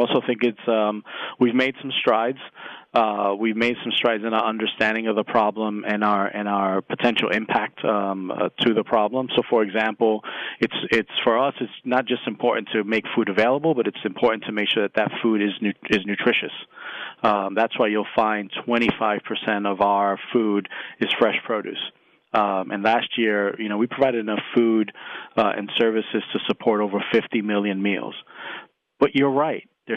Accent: Bronx, New York, United States; I grew up in the South Bronx, and I saw the impact of hunger

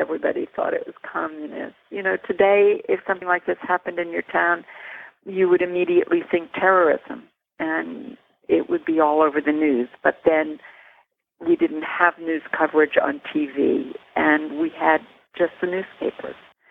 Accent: Elizabeth, New Jersey, United States; in Elizabeth, New Jersey, which is my hometown

